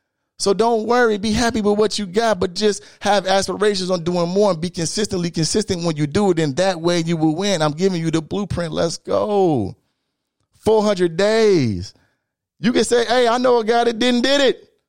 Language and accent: English; Illinois, United States; Now, of course, I'm from Illinois.